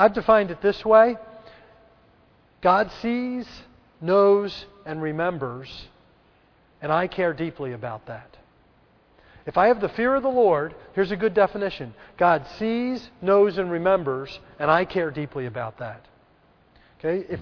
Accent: Philadelphia, Pennsylvania, United States; accent: Philadelphia; I've got that Philadelphia speak in me, so I sometimes don't say things just right.

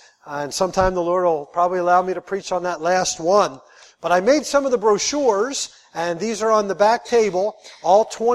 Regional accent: Philadelphia, Pennsylvania, United States; When I was a kid, I grew up in Philadelphia, kind of a tough area.

